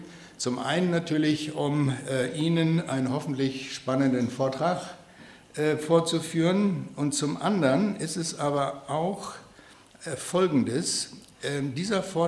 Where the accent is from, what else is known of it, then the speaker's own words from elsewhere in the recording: Namibia; moved away as an adult; also born or lived in Göttingen, Germany / California, United States; ich komme aus Namibia, bin dort geboren und aufgewachsen, nach dem Abitur nach Göttingen zum Studium der Physik, nach dem Diplom nach Amerika, nach Kalifornien zum Postgraduate-Studium